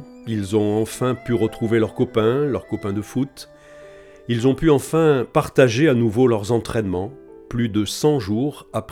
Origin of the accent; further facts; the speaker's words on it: France; Chez nous en France, il paraît que le retour en classe est prévu pour le 11 mai.